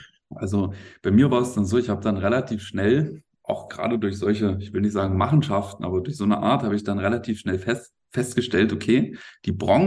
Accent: Wittenberg, Saxony-Anhalt, Germany; in einem Club in meiner gebürtigen Heimat in Wittenberg

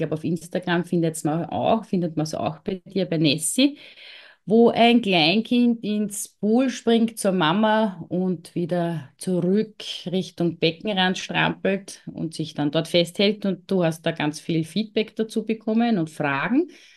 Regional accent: Lower Austria, Austria; wir bei uns in Niederösterreich ganz stark.

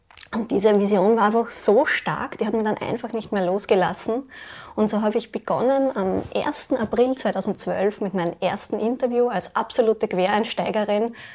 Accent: Lower Austria, Austria; ich komme aus Niederösterreich, wohne in St. Georgen, bin 39 Jahre jung

